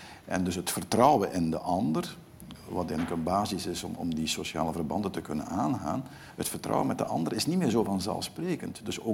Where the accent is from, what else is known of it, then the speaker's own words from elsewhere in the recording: Ghent, Flanders, Belgium; In een bepaalde stadswijk in Gent, de stad waar ik vandaan kom